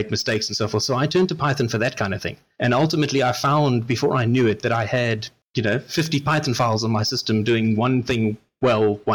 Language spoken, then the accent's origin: English; South Africa; And I ask this as a South African, and there's lots of small nations like mine.